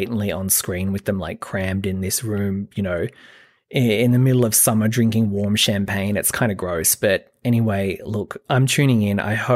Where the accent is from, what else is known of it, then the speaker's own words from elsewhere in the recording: Australia; Despite being Australian